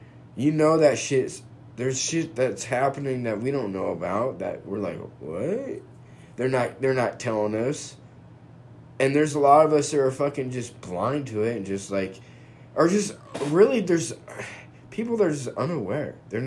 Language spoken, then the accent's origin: English; United States; for me, personally, as an American.